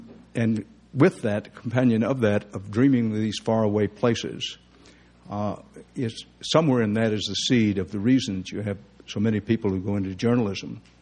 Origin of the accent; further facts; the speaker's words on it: Texas, United States; I was Texas born, Texas bred, and when I die, I'll be Texas dead. That growing up in Texas, when I did, which was during the Depression and during World War II